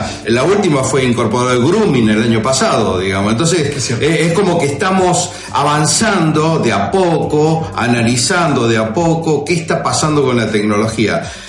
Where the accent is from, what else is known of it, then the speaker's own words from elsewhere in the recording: Córdoba, Argentina; now in Salta, Argentina; en la zona donde yo resido, que es Salta. Yo soy cordobés, no soy salteño